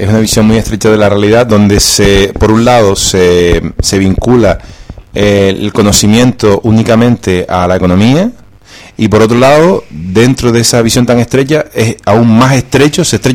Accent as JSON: {"language": "Spanish", "region": "Canary Islands", "country": "Spain", "said": "Como tú, como yo, como cualquier canario"}